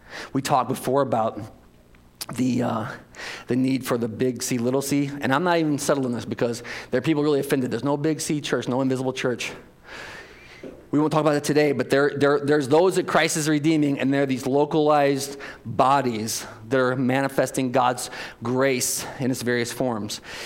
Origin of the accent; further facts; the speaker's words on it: St. Louis, Missouri, United States; And I know y'all, it's like you can't say y'all up here because we're from St. Louis or whatever. My family's from the Boot Heel, and everybody down there says y'all.